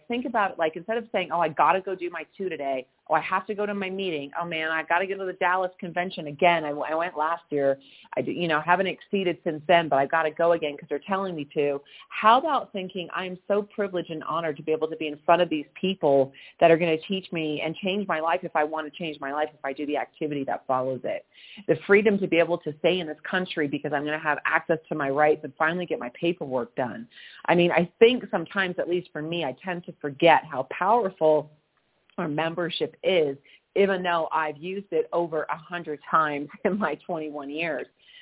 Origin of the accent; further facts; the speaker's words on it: Canada; now in Mexico; I'm Canadian. I've got my U.S. citizenship as well. And now I live in Mexico. I call myself a true North American.